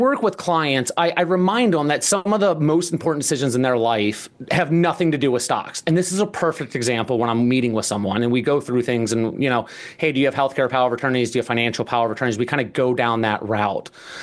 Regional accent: Cincinnati, Ohio, United States; I'm originally from Cincinnati, Ohio.

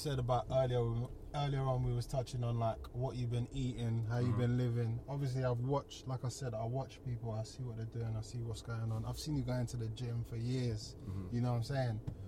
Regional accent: London, United Kingdom; because obviously we are from London, we are from England.

